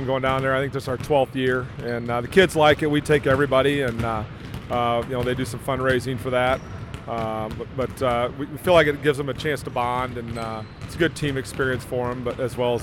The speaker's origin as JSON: {"language": "English", "town": "Quad Cities", "region": "Illinois", "country": "United States", "tie": "born or raised there", "said": "So I grew up in the Quad Cities, went to United Township, played some basketball at Blackhawk there in Moline, and then went to ISU."}